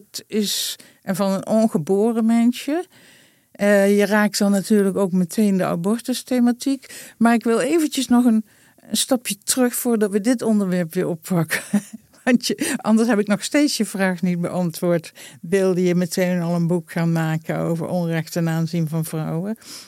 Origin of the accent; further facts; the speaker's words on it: Groningen, Netherlands; Ik kom uit Groningen